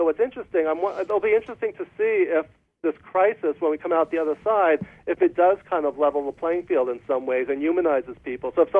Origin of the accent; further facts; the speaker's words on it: Northeast, United States; also born or lived in Los Angeles; We grew up in the Northeast, right?